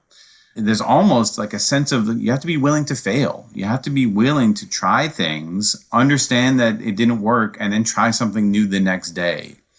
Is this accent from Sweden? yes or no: no; East Coast, United States; So I'm from the East Coast. I lived in New York City for a little over 20 years.